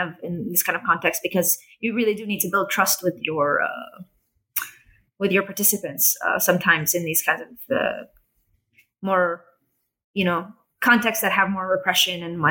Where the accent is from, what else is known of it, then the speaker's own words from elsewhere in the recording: Jerusalem, Jerusalem District, Israel; I'm from Jerusalem. I'm part of their society.